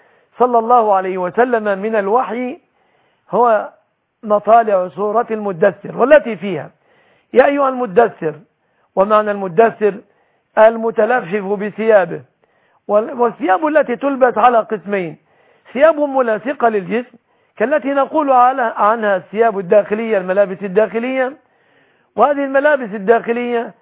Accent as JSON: {"language": "Arabic", "country": "Egypt"}